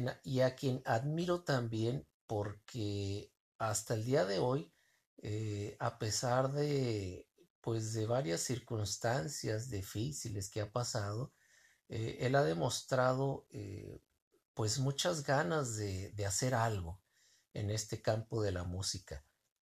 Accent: Tijuana, Baja California, Mexico; yo soy nativo de la ciudad de Tijuana, Baja California. Nací en una colonia muy humilde

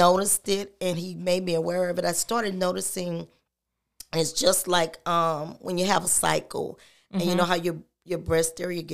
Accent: Baton Rouge, Louisiana, United States; also born or lived in Detroit; I grew up in Baton Rouge, and we moved away some years ago to Detroit.

